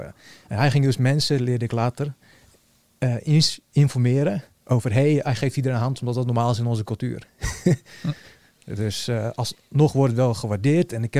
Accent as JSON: {"language": "Dutch", "country": "Bosnia & Herzegovina", "said": "Ik was 6, 7 jaar. Ik zei, het is Joegoslavië. Ik kom uit Bosnië, joh."}